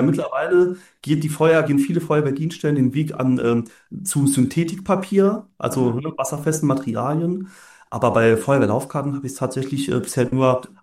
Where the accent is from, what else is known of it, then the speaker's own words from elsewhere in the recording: Saarland, Germany; ich komme ja aus dem Saarland